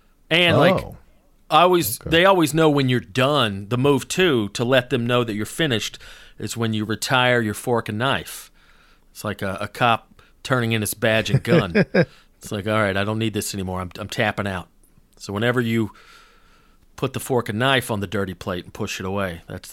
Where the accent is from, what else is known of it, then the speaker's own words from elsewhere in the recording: Georgia, United States; I had no idea about Jewish culture growing up in North Georgia.